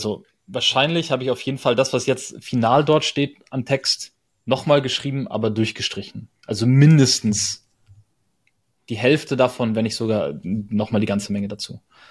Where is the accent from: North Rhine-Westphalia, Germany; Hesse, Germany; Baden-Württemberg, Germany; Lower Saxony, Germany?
Lower Saxony, Germany; Bergen; 688 Meter ist halt einfach die Meereshöhe, auf der ich aufgewachsen bin in Bergen.